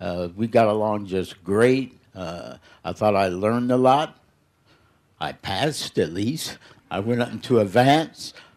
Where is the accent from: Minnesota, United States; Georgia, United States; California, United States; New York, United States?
Minnesota, United States; Minneapolis; Yeah, I'm from Minneapolis, whatnot.